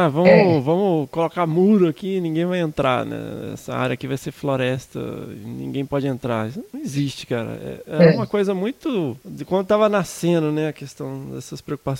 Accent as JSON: {"language": "Portuguese", "region": "Minas Gerais", "country": "Brazil", "said": "Eu já sou mais montanha, eu sou mineiro mesmo."}